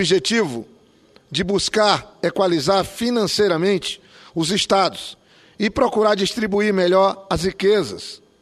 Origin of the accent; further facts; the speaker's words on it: Acre, Brazil; como acriano